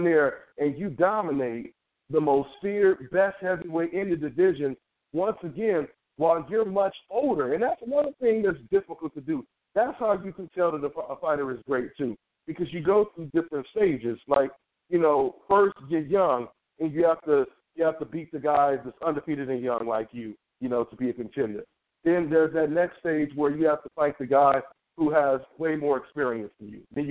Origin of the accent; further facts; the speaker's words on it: Long Beach, California, United States; I'm from Long Beach, California, man.